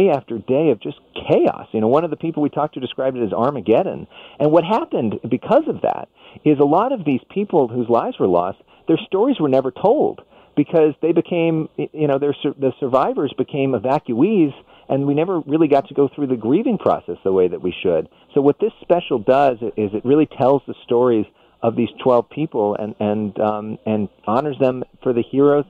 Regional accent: Agoura Hills, California, United States; I grew up in Agoura Hills, which is just down the road from Thousand Oaks

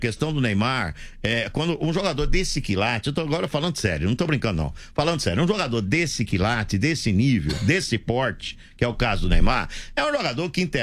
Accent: Sorocaba, São Paulo, Brazil; Isso na minha terra, na Sorocaba, é liquidação.

